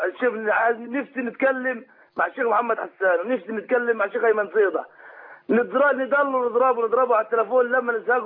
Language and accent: Arabic; Beheira, Egypt; احنا من مصر يعني البحيرة، بس مسافرين في الاردن.